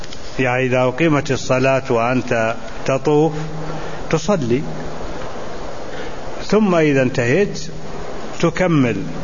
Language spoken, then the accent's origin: Arabic; Egypt; وعندنا في مصر أي مسجد نلصق على باب التنويه